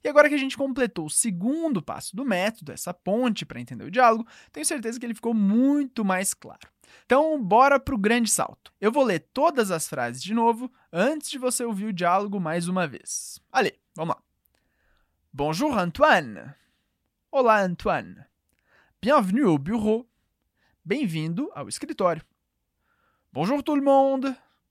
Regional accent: Brazil; born there; mais moi je suis né au Brésil. Bon … Os meus pais são franceses, mas eu nasci no Brasil. Je parle português, espanhol et anglais. Eu falo português, espanhol e inglês.

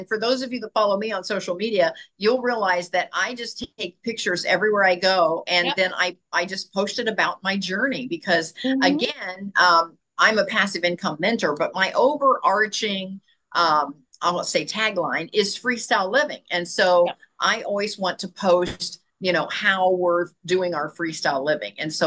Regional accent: Canal Winchester, Ohio, United States; now in Sarasota, United States; I'm currently right now in Sarasota, but I'm from Canal Winchester, Ohio, right outside of Columbus.

